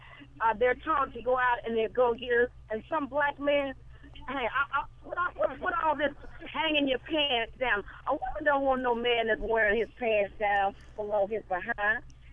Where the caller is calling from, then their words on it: Texas, United States; I'm calling you from Texas.